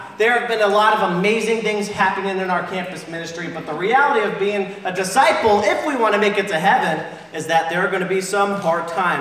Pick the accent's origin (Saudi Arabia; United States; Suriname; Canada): United States; San Diego, California; now in Manhattan, United States; No, we are from San Diego, but we're part of Manhattan now. We've been here 8 months.